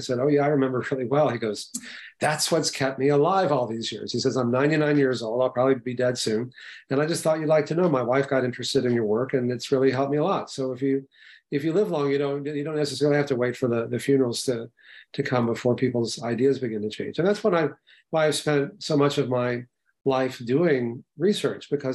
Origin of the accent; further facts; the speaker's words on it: Texas, United States; I grew up in Texas and I was learning how to do bypass surgery with Dr. Michael DeBakey